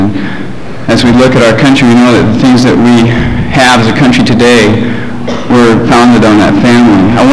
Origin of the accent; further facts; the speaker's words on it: Columbia Falls, Montana, United States; now in La Crosse, United States; I'm from Columbia Falls, Montana, but presently I'm serving as a missionary in La Crosse for the Church of Jesus Christ of Latter-day Saints, or the Mormon Church.